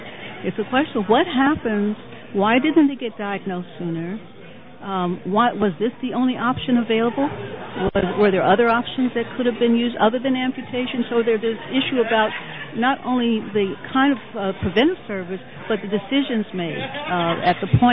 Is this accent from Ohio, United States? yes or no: yes; Ohio, United States; I'm from Ohio, too.